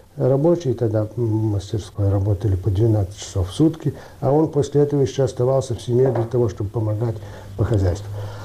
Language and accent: Russian; Kyiv, Ukraine; born there; Я родился в Киеве. Все дети родились в Киеве.